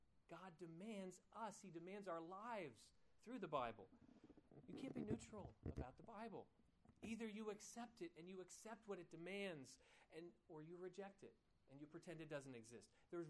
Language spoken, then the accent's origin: English; United States; you think about aspects of being an American, that we don't even see the blind spots in our culture.